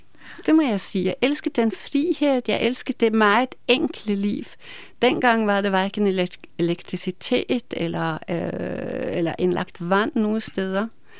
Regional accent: Norway; Danish is a second language; now in Denmark; dansk, men når jeg er norsk, så fik jeg 11 i dansk til eksamen

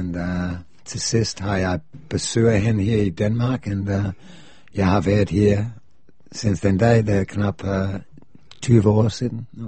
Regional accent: Australia; Danish is a second language; also born or lived in England; now in Denmark; jeg kommer fra Australien. Jeg var født faktisk i England, men jeg har boet i Australien mest af min liv. Jeg har rejst verden rundt, arbejdet i Israel.

